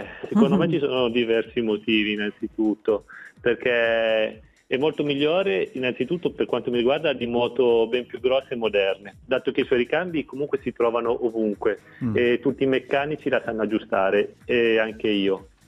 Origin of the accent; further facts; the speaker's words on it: Milan, Lombardy, Italy; Allora, io sono di Milano, sì.